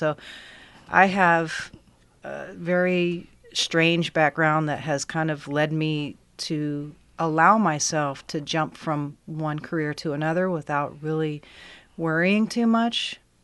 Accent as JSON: {"language": "English", "town": "Dallas", "region": "Texas", "country": "United States", "tie": "born or raised there", "also_born_or_lived": "Clearwater, United States", "lives_now": "Astoria, United States", "said": "Okay, well, I grew up in Dallas, Texas, and went to high school and college in Clearwater, Florida. We moved around a bit."}